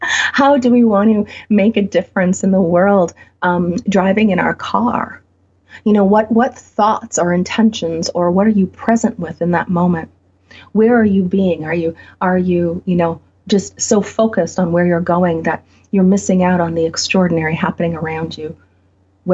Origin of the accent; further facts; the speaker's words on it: Canada; being the Canadian, being the observer to what's playing out in the States